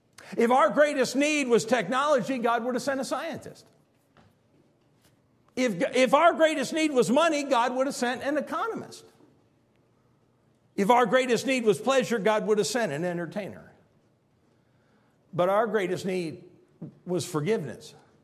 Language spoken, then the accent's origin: English; Standard, Illinois, United States; also born or lived in Spring Valley, Illinois; Well, I was raised in Standard, Illinois, but that's not where I was born. There's no hospital in Standard. There's only 200 people in the town. I wasn't born there. I was born in Spring Valley, Illinois.